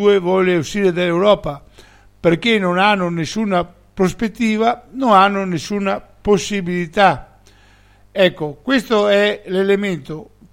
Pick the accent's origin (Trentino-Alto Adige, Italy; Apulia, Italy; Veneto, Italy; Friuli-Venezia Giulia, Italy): Veneto, Italy; noi dobbiamo partire chiaramente come Veneto Serenissimo Governo, come patrioti veneti, come esponenti di un popolo che vuole rifare la propria Repubblica